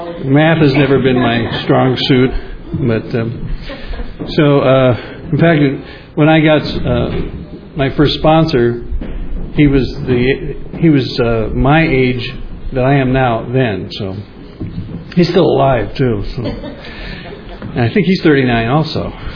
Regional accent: Hollywood, California, United States; also born or lived in Los Angeles; So, I was born in Los Angeles at Doctor's Hospital on Western Avenue. Grew up in Hollywood.

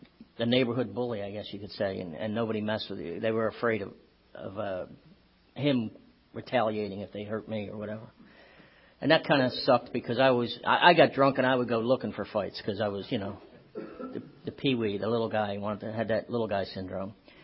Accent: Philadelphia, Pennsylvania, United States; I grew up in Philly, about a block from the Tacony Bridge. Came from a family of seven, you know, Irish Catholic.

